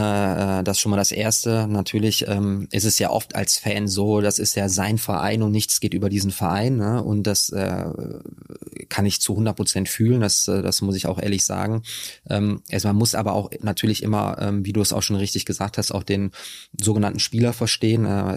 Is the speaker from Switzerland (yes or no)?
no; Düsseldorf, North Rhine-Westphalia, Germany; Wir haben unser Haus in Düsseldorf, wie gesagt, ich bin Düsseldorfer